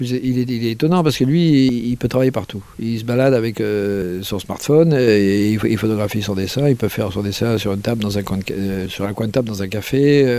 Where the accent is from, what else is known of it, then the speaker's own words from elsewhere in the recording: Brittany, France; parce que je suis breton, évidemment.